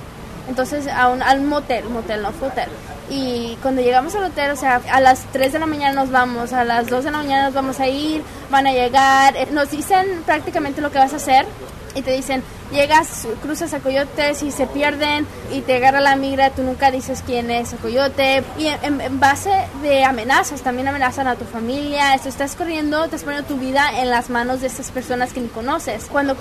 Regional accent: Mexico; now in Phoenix, United States; Toda mi vida antes de eso crecí en México, entonces no sabía inglés, me pusieron en clases de inglés como segunda lengua.

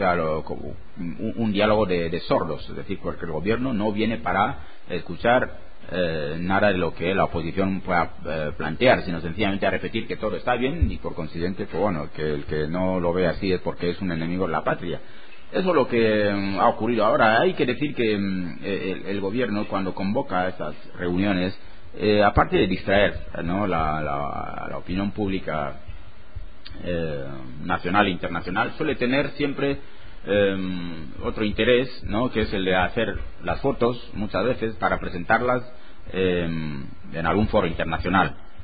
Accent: Mbini, Litoral, Equatorial Guinea; porque yo soy natural de Mbini

